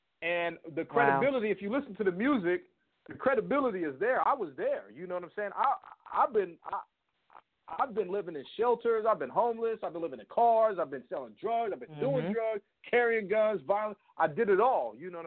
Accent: Los Angeles, California, United States; I grew up in Los Angeles

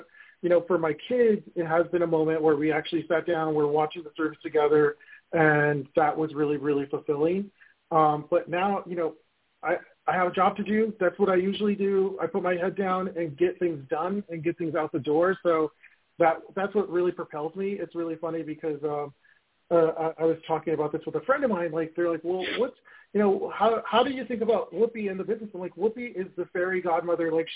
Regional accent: Los Angeles, California, United States; I grew up in South Central LA. I worked my way from the bottom with an internship opportunity that was given to underprivileged kids in LA to work at Sony Pictures.

